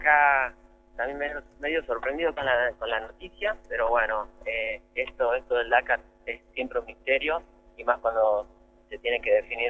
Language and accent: Spanish; Argentina; como argentino